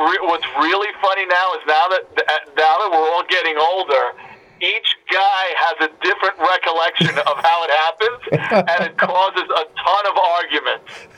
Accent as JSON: {"language": "English", "region": "New York", "country": "United States", "tie": "born or raised there", "said": "that's totally from growing up in New York and going to all the bars in New York and Long Island"}